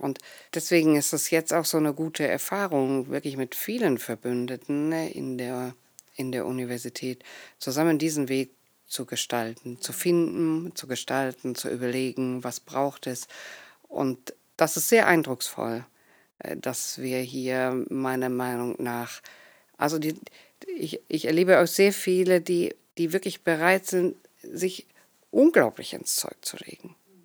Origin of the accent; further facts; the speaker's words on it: Leipzig, Saxony, Germany; Ich selber bin gebürtige Leipzigerin.